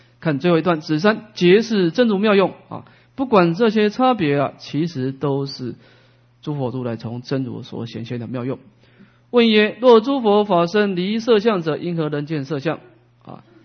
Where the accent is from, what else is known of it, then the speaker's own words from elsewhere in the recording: Taiwan; 说美国人他念阿弥陀佛的发音跟我们台湾人的发音也不一样啊